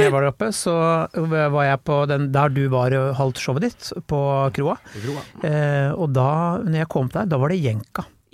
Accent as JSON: {"language": "Norwegian", "town": "Blystadlia", "region": "Akershus", "country": "Norway", "said": "for jeg er fra Blystadalea."}